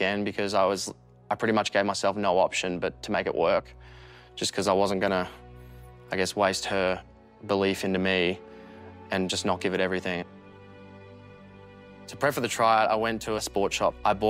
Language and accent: English; Melbourne, Victoria, Australia; I grew up in Melbourne, Australia.